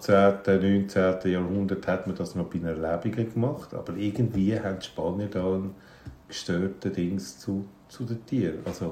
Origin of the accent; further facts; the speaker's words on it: Switzerland; bei uns in der Schweiz